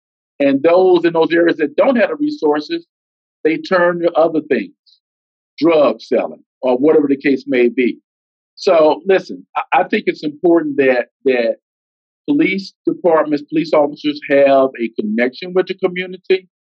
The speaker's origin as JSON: {"language": "English", "town": "East St. Louis", "region": "Illinois", "country": "United States", "tie": "born or raised there", "said": "I grew up in East St. Louis, Illinois."}